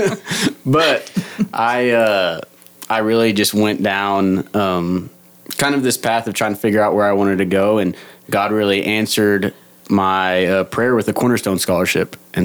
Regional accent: Lubbock, Texas, United States; I'm from Lubbock, so I didn't move too far into the dorms my freshman year.

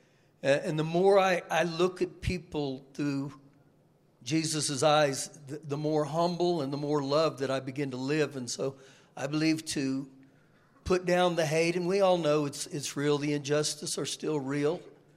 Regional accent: United States; And so, you know, growing up in America, we've made progress.

